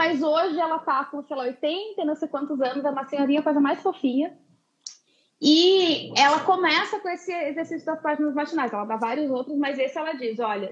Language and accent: Portuguese; Porto Alegre, Rio Grande do Sul, Brazil; now in Netherlands; Eu sou de Porto Alegre e vim morar na Holanda, onde eu estou faz 5 anos, quase 6 anos.